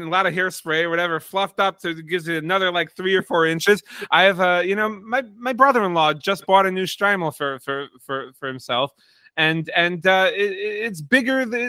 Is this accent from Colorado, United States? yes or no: no; Borough Park, New York, United States; even though I'm from Bar Park.